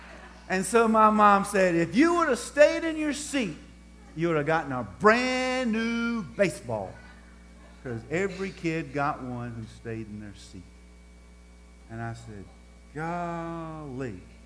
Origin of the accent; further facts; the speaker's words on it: Durham, North Carolina, United States; I grew up in Durham, North Carolina. And when I was 6 years old, I went to a Durham Bulls baseball game, and I fell in love with baseball.